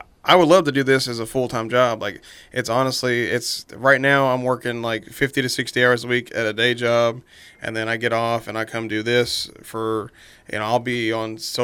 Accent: Owensboro, Kentucky, United States; also born or lived in Bowling Green; You already went over that, but I'm from Owensboro mainly. I grew up here. I went to Faust Elementary School.

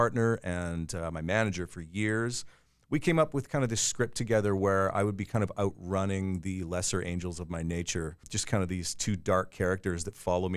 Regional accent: Ladysmith, British Columbia, Canada; because I'm from Ladysmith, BC

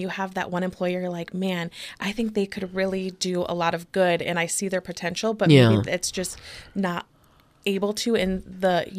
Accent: Spring Lake, Michigan, United States; now in Grand Haven, United States; I did. I grew up in Spring Lake. Okay. I currently live in Grand Haven.

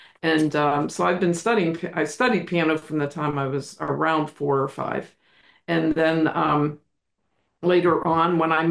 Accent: Pittsburgh, Pennsylvania, United States; I grew up in Millvale in Pittsburgh, the area of Pittsburgh.

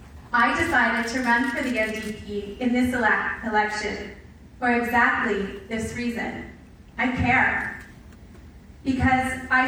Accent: Campbellford, Ontario, Canada; born there; I was born in Campbellford, had my first job at the Quinte Mall. I went to Loyalist College. My mom was a lifelong teacher in this school board. I've raised my own children in Picton and launched my business.

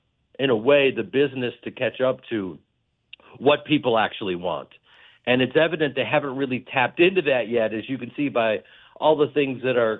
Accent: Chicago, Illinois, United States; I'm from this town, I'm from Chicago, yeah, the Midwest, where we have this incredible community.

